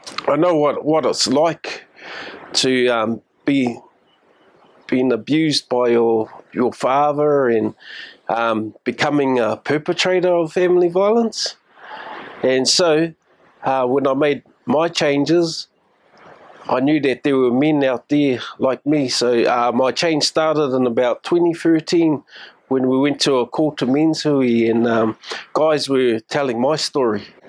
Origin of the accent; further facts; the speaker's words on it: Whangarei, Northland, New Zealand; and I'm from Whangarei.